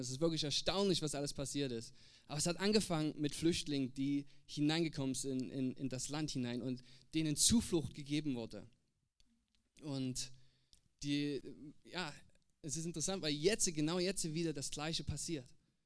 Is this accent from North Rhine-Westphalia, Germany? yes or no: no; Herrnhut, Saxony, Germany; wir sind aus Herrenhut. Wer kennt alles Herrenhut? Mal sehen. Ungefähr die Hälfte. Also Herrenhut ist ein kleiner Ort ganz im Osten Deutschlands, direkt an der Grenze von Polen und Tschechien. Es sind vielleicht 2000 Einwohner dort, also ein ganz kleiner Ort.